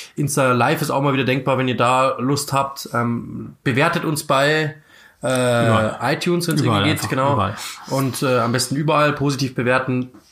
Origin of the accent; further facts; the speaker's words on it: Germany; also ich glaube nach Norwich für mich als Deutscher